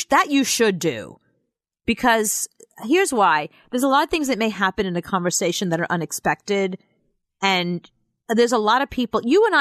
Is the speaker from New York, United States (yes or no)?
yes; New York, United States; excuse me, I'm a New Yorker. See, New Yorkers don't function like the rest of of society. We're not polite.